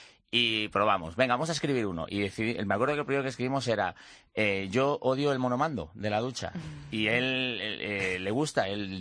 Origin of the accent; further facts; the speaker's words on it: Valladolid, Castile and León, Spain; nosotros somos de Valladolid